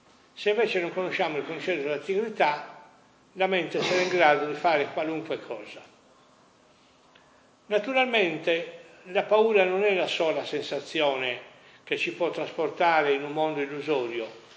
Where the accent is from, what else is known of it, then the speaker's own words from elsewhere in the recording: Sassari, Sardinia, Italy; born there; la mia famiglia non è sarda, però io sono nato a Sassari, e mi ritengo sardo.